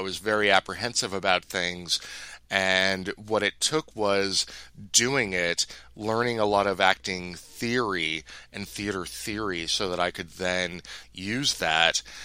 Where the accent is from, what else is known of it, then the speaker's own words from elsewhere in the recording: Williamstown, Massachusetts, United States; like in the northwest corner in Williamstown, Massachusetts.